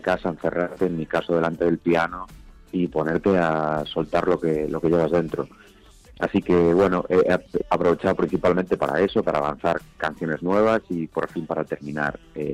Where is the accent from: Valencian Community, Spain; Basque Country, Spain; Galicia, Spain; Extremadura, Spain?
Galicia, Spain; Pues está grabado en mi tierra, en Galicia, concretamente en la zona de Arrías Baixas.